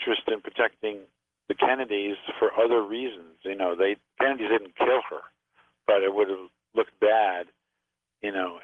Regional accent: Connecticut, United States; born there; moved away as an adult; also born or lived in New York / Los Angeles; I was born in Connecticut.

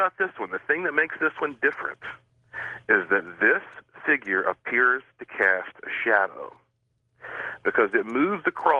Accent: Asheville, North Carolina, United States; I just got an interesting call from my hometown news station. And he said, oh, you're from Asheville?

